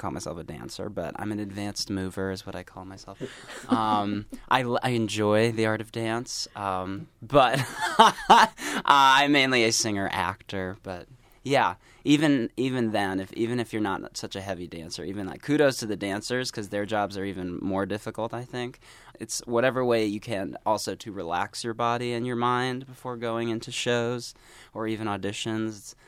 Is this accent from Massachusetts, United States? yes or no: yes; Amherst, Massachusetts, United States; I grew up in Western Massachusetts, Amherst to be exact. So like the big five college town area, right next to UMass and Hampshire College.